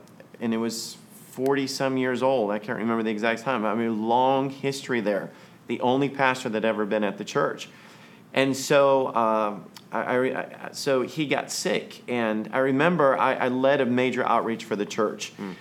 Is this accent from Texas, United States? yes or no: no; Alabama, United States; I called my pastor, my home pastor, Malcolm Carter, that I grew up in Alabama, and he took over my home church.